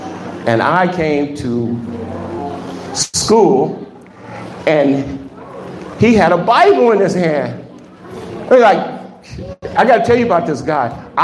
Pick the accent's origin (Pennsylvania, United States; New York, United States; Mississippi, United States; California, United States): California, United States; Los Angeles; And like I said, I grew up in South Central LA.